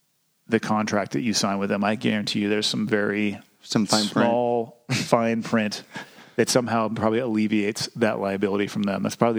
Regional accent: Santa Cruz, California, United States; I mean, I was born and raised in Santa Cruz.

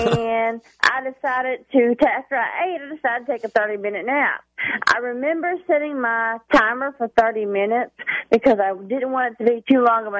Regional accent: Kentucky, United States; now in Cloverport, United States; Well, I live in Cloverport, Kentucky now, so that's where I'm at, but I grew up in good old Butler County.

